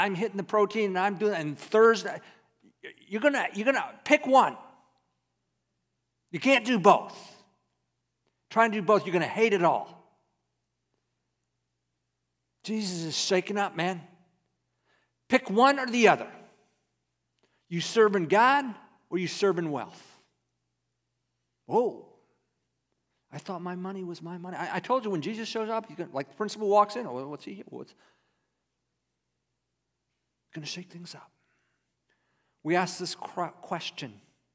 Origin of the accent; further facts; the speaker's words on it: United States; Excuse me, I'm an American. I didn't play soccer.